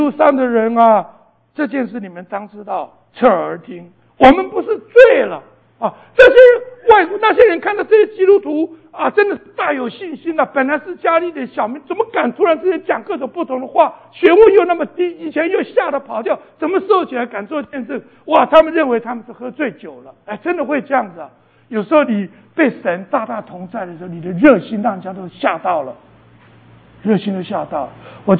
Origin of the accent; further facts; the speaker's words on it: China; 我们大陆人就是猛拍照